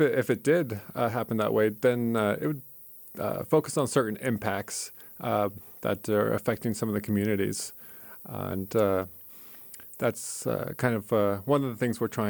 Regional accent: Oklahoma, United States; I grew up in Oklahoma. And so living out there, we'd get a lot of the large thunderstorms and a lot of different types of weather as well.

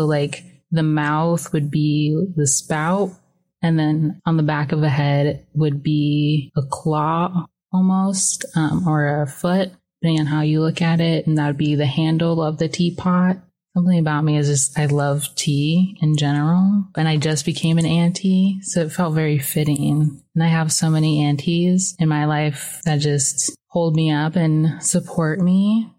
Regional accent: Juneau, Alaska, United States; I grew up here in Juneau my whole life, so I've always been surrounded by my Tlingit culture and heritage.

